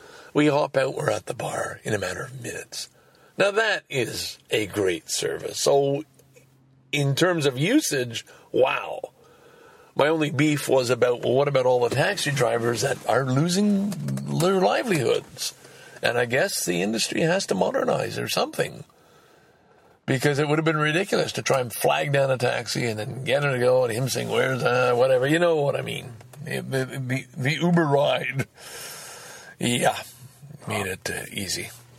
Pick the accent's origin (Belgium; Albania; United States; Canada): Canada; And I posted, as a Canadian, what was it?